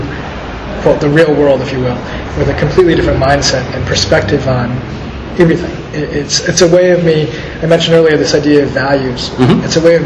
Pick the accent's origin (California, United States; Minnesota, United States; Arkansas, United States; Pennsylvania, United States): Minnesota, United States; I grew up in Minnesota.